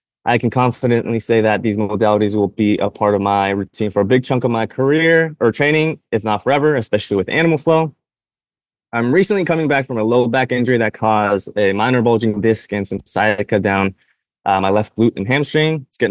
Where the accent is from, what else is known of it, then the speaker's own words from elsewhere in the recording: San Francisco, California, United States; Hi guys, I'm from San Francisco, neighbors.